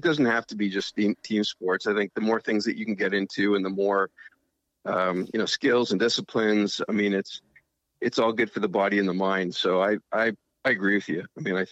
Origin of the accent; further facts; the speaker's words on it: Toronto, Ontario, Canada; I grew up playing sports, loved sports, and played hockey and baseball. So in Canada, or especially in the Toronto area